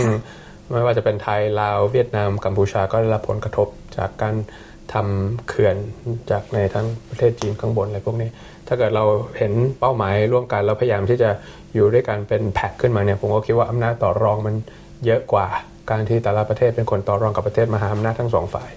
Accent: New Zealand; โตมาในภูมิภาคนี้โตมาในนิวซีแลนด์

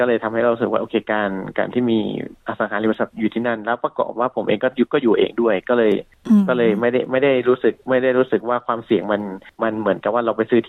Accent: Lampang, Thailand; อย่างบ้านผมอยู่ที่ลำปางเนี่ยหรือว่าในเชียงใหม่ก็คงจะลำบาก

